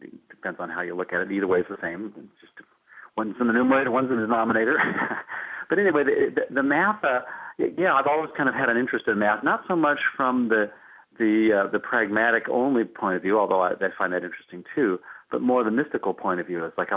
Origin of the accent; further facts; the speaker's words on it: Livermore, California, United States; And when I was in high school, I grew up in Livermore, California